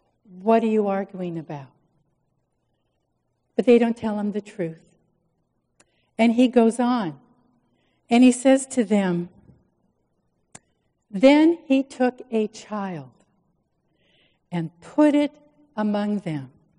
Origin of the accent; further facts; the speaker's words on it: Manhattan Beach, California, United States; I grew up in Manhattan Beach, and my relatives would come. We would go down to the beach.